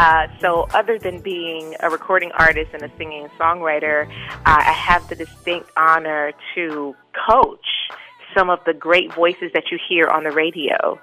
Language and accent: English; Brooklyn, New York, United States; born there; I was born in Brooklyn, New York.